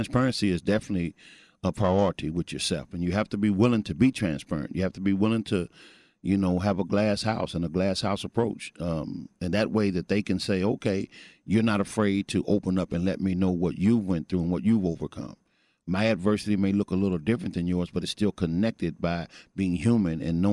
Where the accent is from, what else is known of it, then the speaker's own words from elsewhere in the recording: Missouri, United States; now in Texas, United States; I'm originally from Missouri, and upon my inception to Texas